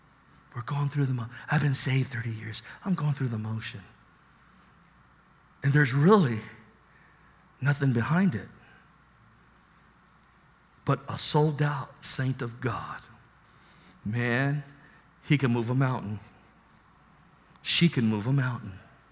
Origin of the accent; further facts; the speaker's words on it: National City, California, United States; I grew up in National City, you know.